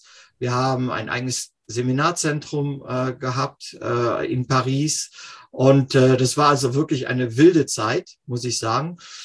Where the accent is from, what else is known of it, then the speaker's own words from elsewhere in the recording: Cologne, North Rhine-Westphalia, Germany; Ursprünglich bin ich in Köln aufgewachsen.